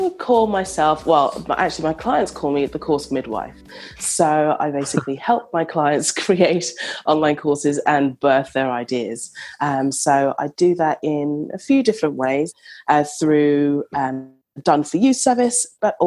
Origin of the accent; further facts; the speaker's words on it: London, United Kingdom; now in Australia; So I am from London, but I live in Australia.